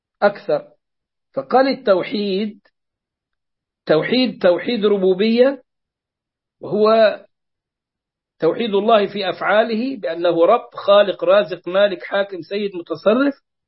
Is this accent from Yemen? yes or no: no; Egypt; حتى أنه عندنا في مصر بيقول لك أنه ظاهرة الإلحاد صارت منتشرة